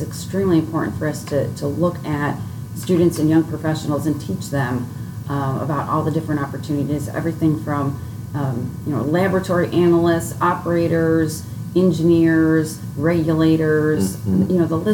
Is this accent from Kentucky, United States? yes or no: no; Chicago, Illinois, United States; So I grew up here in Chicago, Nice to come home.